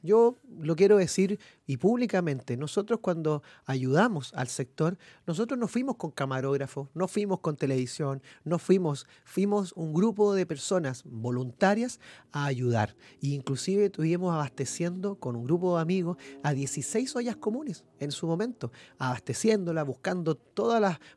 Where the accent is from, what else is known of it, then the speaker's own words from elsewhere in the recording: Quilpué, Valparaíso, Chile; Así es, porque yo soy de Quilpué